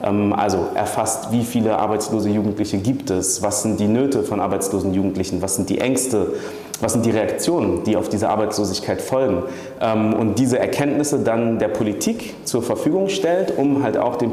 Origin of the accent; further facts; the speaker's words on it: Mali; ich bin gebürtig aus Mali